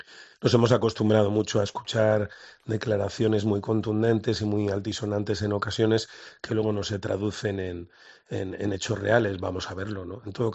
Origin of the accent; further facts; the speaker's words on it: Castile and León, Spain; Y vuelvo a recurrir al ejemplo de la tierra de la que vengo. Yo soy de Castilla y León, que es una comunidad autónoma muy extensa, pero que tiene muy poquita población, ¿no?